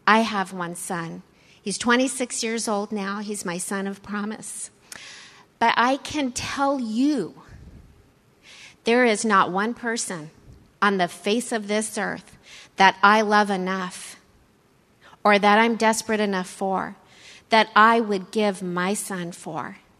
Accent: California, United States; I was an Orange County girl. I grew up in Orange County.

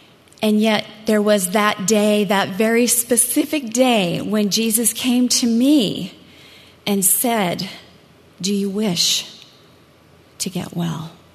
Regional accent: Riverside, California, United States; I am a homemaker from Riverside

